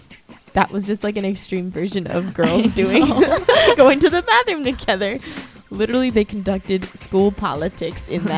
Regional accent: Los Angeles, California, United States; See, for me, it's because I'm from SoCal. I'm from LA, so I go to Universal all the time and seeing all that.

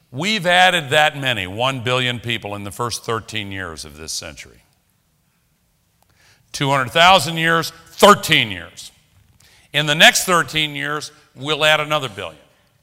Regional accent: the South, United States; Now, I'm from the South. We have something called kudzu there.

